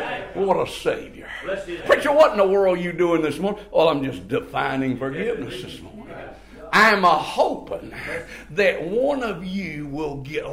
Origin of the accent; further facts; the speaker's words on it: North Carolina, United States; We was raised up here in North Carolina.